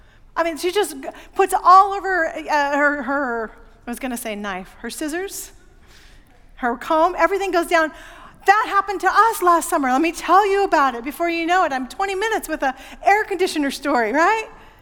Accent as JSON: {"language": "English", "town": "Portland", "country": "United States", "tie": "born or raised there", "said": "I watched a story a couple of days ago from my hometown in Portland."}